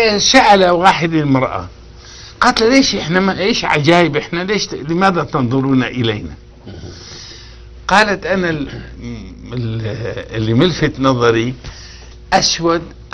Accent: Libya; ذابت أنا ليبي

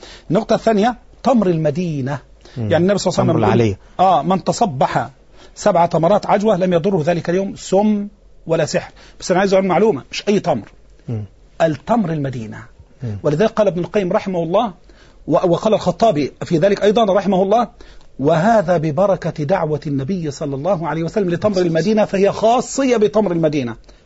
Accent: Dakahlia, Egypt; الندوة السنوية غدا في قريتي في ديم الشلت مركز ديكنس دا قهلية

